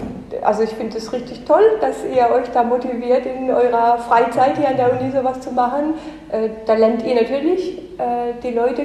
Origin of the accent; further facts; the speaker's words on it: Germany; accent: Badisch or Pfälzisch; now in Spain; Ja, Deutsch ist meine Muttersprache, eigentlich mein Dialekt, Badisch oder Pfälzisch.